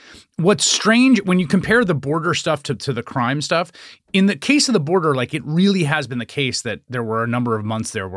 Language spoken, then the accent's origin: English; New York City, New York, United States; I'm a New Yorker. I commuted to school as a 12-year-old every day in the early 1990s when homicides were almost 10x what they've been.